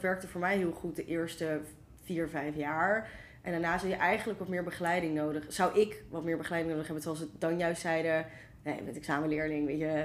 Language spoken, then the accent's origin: Dutch; Utrecht, Netherlands; Heel veel scholen in Utrecht. Ik kom zo uit Utrecht.